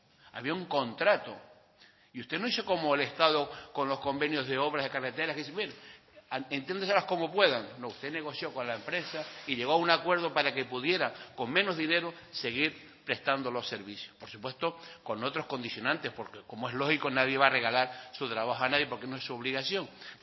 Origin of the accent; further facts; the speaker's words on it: Canary Islands, Spain; que sí nos afecta como canarios el gasto que el Estado destina a la televisión española